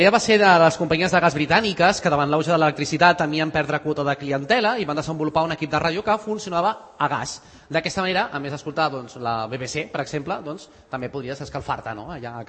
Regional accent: El Prat de Llobregat, Catalonia, Spain; ja que venim del Prat, doncs venim a vendre també una miqueta, no?, al nostre municipi

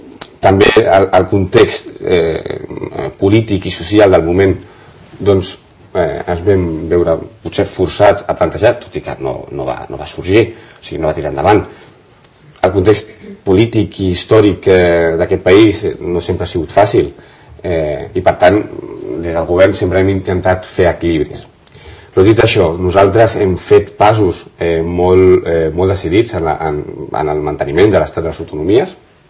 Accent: Catalonia, Spain

